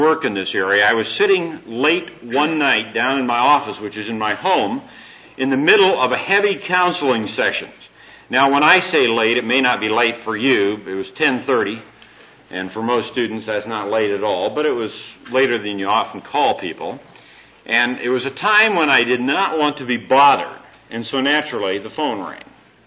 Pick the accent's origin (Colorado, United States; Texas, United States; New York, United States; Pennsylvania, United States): Colorado, United States; Colorado Springs; I'm from Colorado Springs and I'm responsible for the western region of the Navigators.